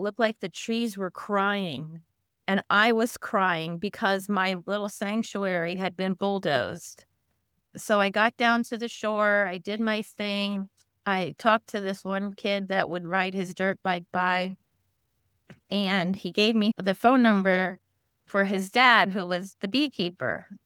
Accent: Maryland, United States; I'm from Maryland. You don't see white herons in Maryland.

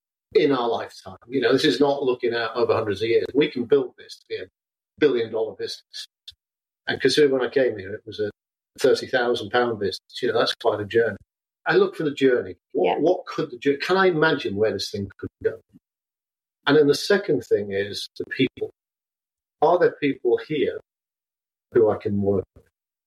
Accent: Wales, United Kingdom; But I grew up in North Wales, climbing mountains.

